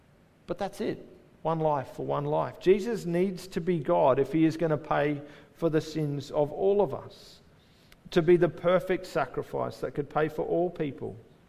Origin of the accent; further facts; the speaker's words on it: Indooroopilly, Queensland, Australia; the church we grew up in Indooroopilly. And not long after we moved to Sydney for Bible college